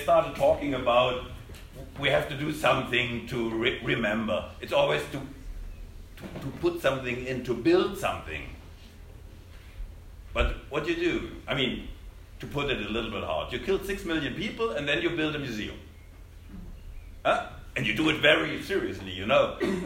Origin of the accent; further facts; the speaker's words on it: Kassel, Hesse, Germany; He did a fountain in my hometown Kassel.